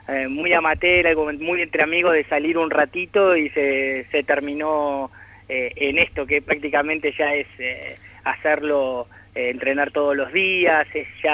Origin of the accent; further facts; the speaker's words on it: Zapala, Neuquén, Argentina; born there; also born or lived in Córdoba; now in Rafaela, Argentina; Sí, yo soy nacido en Zapala, Neuquén. Pero ya hace 10 años que claro, estoy hecho un rafaelino.